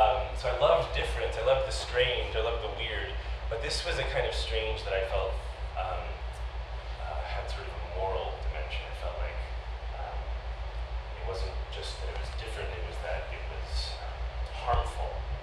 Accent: Midwest, United States; And I grew up in the Midwest, my dad was the civil servant, my mom was an artist.

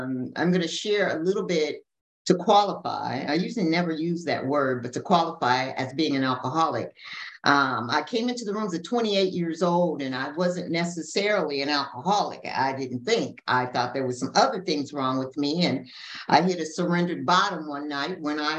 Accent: Los Angeles, California, United States; now in Atlanta, United States; I'm broadcasting from Atlanta, Georgia. My original home is Los Angeles, California, where I hit my bottom and I got transformed into a different person.

